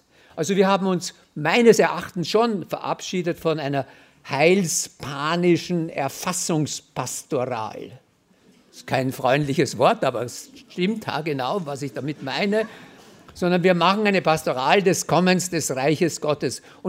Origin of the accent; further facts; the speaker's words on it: Austria; wo 100% dann bei uns in Österreich